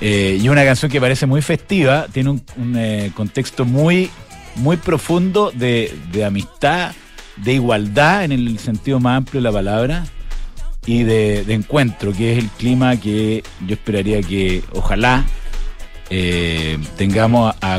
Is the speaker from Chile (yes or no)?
yes; Chile; Todos somos chilenos, todos queremos vivir en el mismo país.